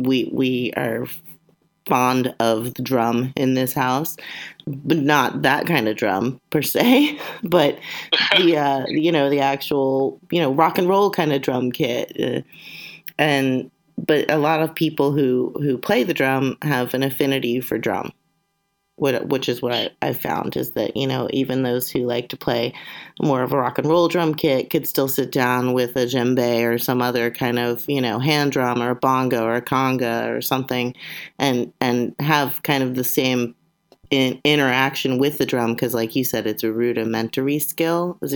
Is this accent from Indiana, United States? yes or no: no; Baltimore, Maryland, United States; Well, I grew up in Baltimore, Maryland, and my parents would take me to Colonial Williamsburg